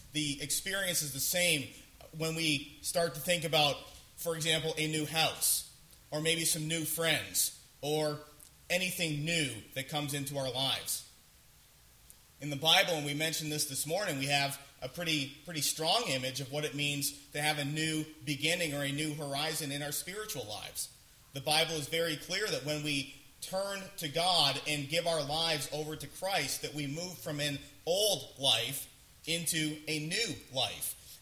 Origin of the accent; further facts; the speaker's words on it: Ontario, Canada; moved away as an adult; most of you know I'm from Ontario, and I came to college over here in Michigan, and so it was my first time really being away from home